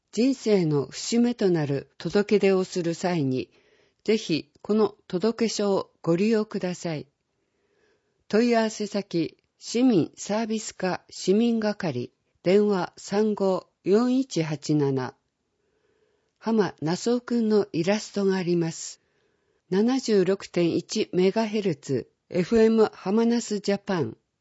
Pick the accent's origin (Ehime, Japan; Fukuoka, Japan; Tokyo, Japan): Ehime, Japan; Imabari; now in Iwamizawa, Japan; 私のふるさと今治市の婚姻届と出生届に絵を描いたことがありました